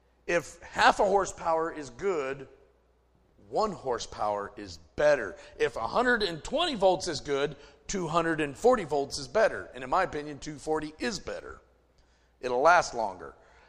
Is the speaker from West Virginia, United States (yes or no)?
yes; West Virginia, United States; bless God, I'm from West Virginia, and I understand hillbilly.